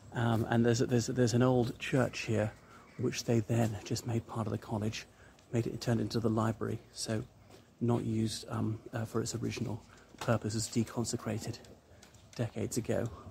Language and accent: English; Ireland; everybody … from Ireland.